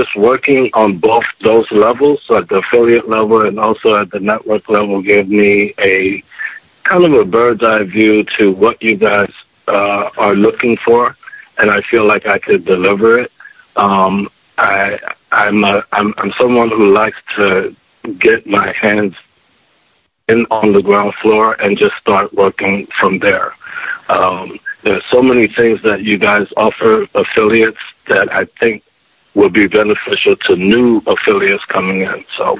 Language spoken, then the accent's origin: English; Lafayette, Louisiana, United States; also born or lived in Chicago; now in Atlanta, United States; born and raised in Louisiana, but currently I live in Atlanta, Georgia. Lafayette, Louisiana.